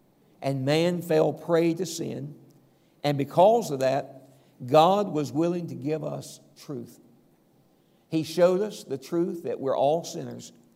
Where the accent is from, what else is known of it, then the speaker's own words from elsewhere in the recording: the South, United States; I'm from the South, so what do you call it up here?